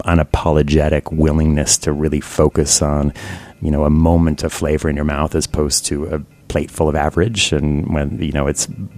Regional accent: Seattle, Washington, United States; now in Columbus, United States; I'm originally from Seattle. I've been out in Columbus, like so many people were transplants from other major cities, living out in Central Ohio.

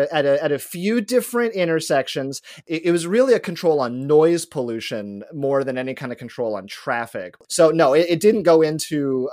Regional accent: California, United States; also born or lived in Los Angeles / New York City; I've lived in Los Angeles, learned to drive in Los Angeles, and I've also lived in New York City. So growing up in California

